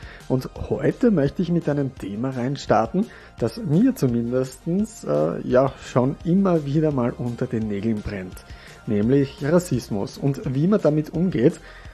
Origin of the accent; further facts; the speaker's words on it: Austria; als Österreicher in Österreich